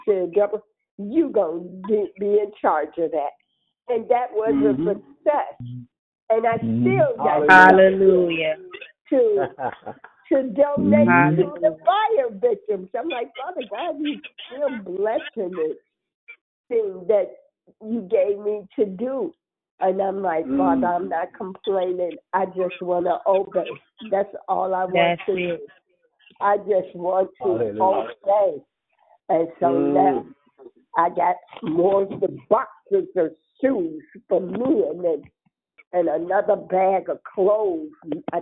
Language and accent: English; Chicago, Illinois, United States; I came from Chicago and I went through a whole lot of crazy stuff.